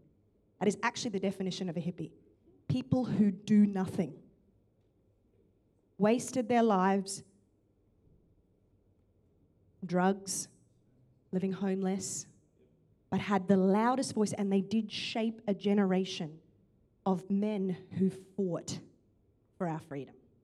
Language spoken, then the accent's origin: English; Townsville, Queensland, Australia; When I was growing up in Townsville, I had uncles who were suffering under the weight of a generation who's done this before